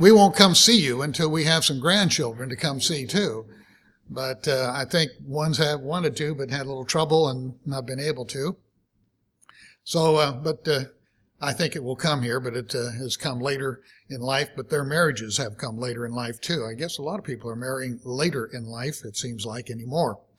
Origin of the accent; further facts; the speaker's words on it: Tigard, Oregon, United States; I grew up out here in Tigard, went to Tigard High School, Portland State, for a couple of years